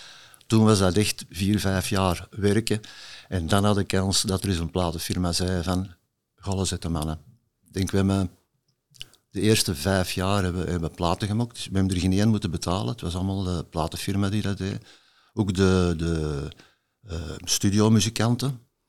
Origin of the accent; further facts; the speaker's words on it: Wilrijk, Flanders, Belgium; born there; op de B-kant van Wilrijk. Dat is het dorp waar ik ben geboren.